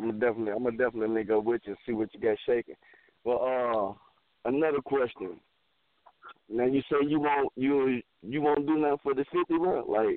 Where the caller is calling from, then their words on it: Charlotte, North Carolina, United States; Okay, I'm from Charlotte.